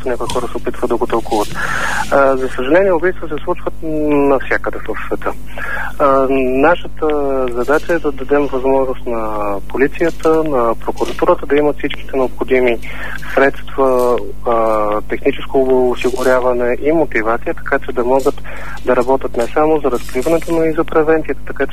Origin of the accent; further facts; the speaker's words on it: Sofia, Sofia City, Bulgaria; защото като софиянци, за всички софиянци